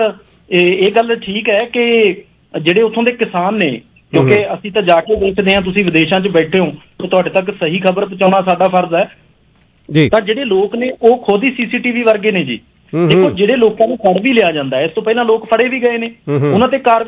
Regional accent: Punjab, India; ਕਿਉਂਕਿ ਅਸੀਂ ਪੰਜਾਬ ਦੇ ਲੋਕ ਹਾਂ, ਸਰਹੱਦੀ ਸੂਬਾ ਹੈ ਸਾਡਾ

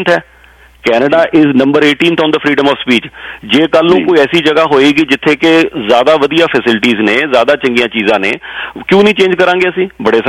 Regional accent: Punjab, India; ਮੈਂ ਵੀ ਸਰ ਉੱਥੇ ਪੰਜਾਬ ਤੋਂ ਆਇਆ, ਮੈਂ ਵੀ ਸਿੱਖ ਪਰਿਵਾਰ ਤੋਂ ਹਾਂ, ਮੇਰੇ ਪੇਰੈਂਟਸ ਨੇ ਵੀ ਅੰਮ੍ਰਿਤ ਛਕਿਆ

